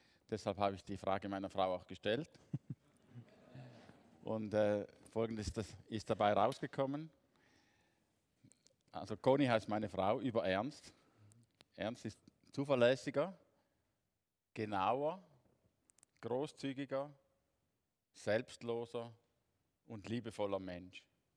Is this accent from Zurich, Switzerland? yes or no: no; Herisau, Appenzell Ausserrhoden, Switzerland; 1965 aufgewachsen in Herisau in einer Familie, in der schon drei Kinder vorhanden waren. Ich bin ein Nachzügler.